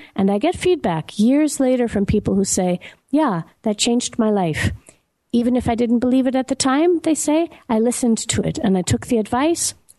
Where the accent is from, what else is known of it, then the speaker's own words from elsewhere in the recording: Minneapolis, Minnesota, United States; accent: American; And she asked me where I was from, because obviously I have an American accent. And I told her I was from Minneapolis.